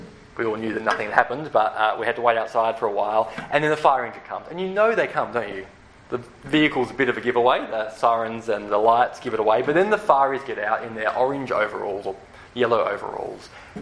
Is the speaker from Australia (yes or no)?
yes; Beldon, Western Australia, Australia; I come from Belden. And you go, what? And I have to say, oh, it's near Mullaloo, or just north of Hillary's, or just south of Joondalup. A non-entity.